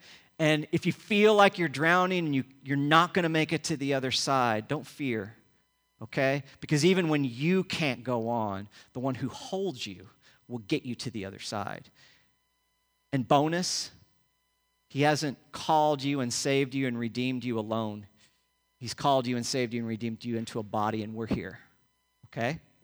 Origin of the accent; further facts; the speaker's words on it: Illinois, United States; I grew up in Illinois, and we would cross that bridge every time we went to St. Louis